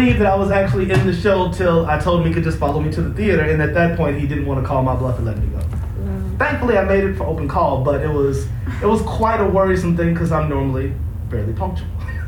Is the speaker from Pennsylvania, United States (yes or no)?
no; Chicago, Illinois, United States; because I grew up in Chicago for over half my life.